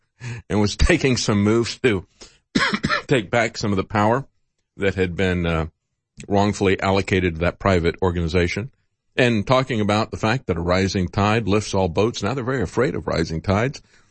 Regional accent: Florida, United States; I tell them, you know, hey, I'm from Florida originally, and you know, Florida is part of America and it's going to be flooded

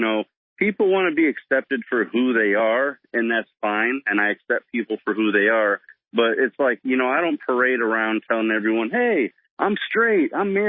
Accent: South Bend, Indiana, United States; I'm from South Bend, Indiana, born and raised

